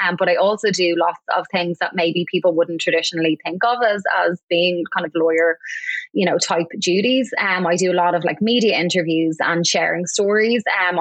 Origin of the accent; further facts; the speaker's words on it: Ireland; now in United States; I was really drawn to that area of law, being an immigrant. And I think especially being an Irish immigrant, recognizing that with that comes in my mind a certain amount of privilege